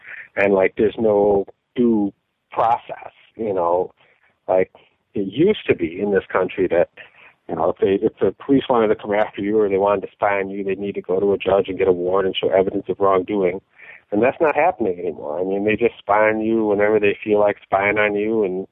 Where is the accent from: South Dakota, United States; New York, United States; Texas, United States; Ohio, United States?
New York, United States; Rochester; born there; Rochester. So I live in Rochester. I was born in Rochester and Highland Hospital.